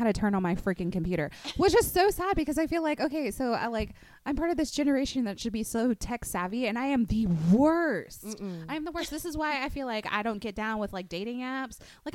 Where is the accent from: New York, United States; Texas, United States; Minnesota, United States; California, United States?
Texas, United States; We're Texans. We're from the South. We're super friendly.